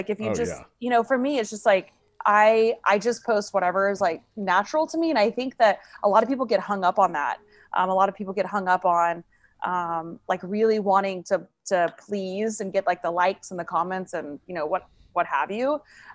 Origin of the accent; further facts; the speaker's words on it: Tulsa, Oklahoma, United States; I rode my bicycle from Virginia Beach to Tulsa, Oklahoma, my hometown where I was from.